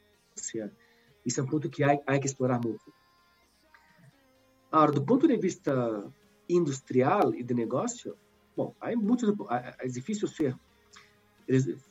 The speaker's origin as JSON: {"language": "Spanish", "country": "Brazil", "second_language": "Spanish", "said": "y soy latino, soy brasileño, soy vivo, está en mi sangre."}